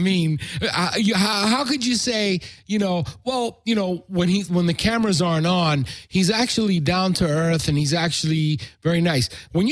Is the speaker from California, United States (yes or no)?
no; New York, United States; I'm from New York.